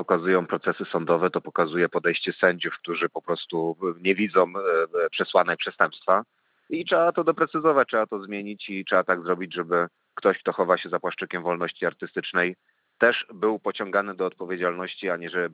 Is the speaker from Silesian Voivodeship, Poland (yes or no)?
yes; Racibórz, Silesian Voivodeship, Poland; mojego rodzinnego miasta Raciborza